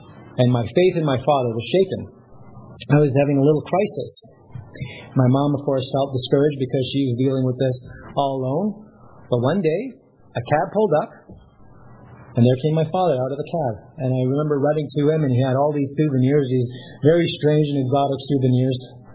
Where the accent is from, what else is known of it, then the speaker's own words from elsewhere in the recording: Vancouver, British Columbia, Canada; born there; We were living on the West Coast at the time. In fact, I was born in Vancouver.